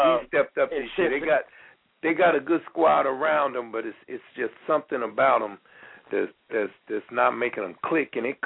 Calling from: Cincinnati, Ohio, United States; No, I'm calling from the Bengals land.

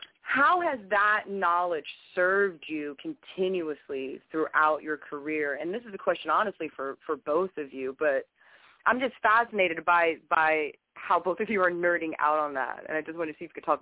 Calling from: Miami, Florida, United States; I'm calling from Miami, Florida.

